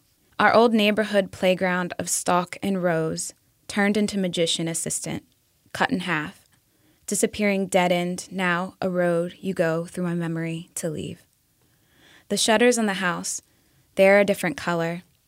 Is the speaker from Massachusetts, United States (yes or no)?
no; Trenton, Ohio, United States; Trenton, Ohio.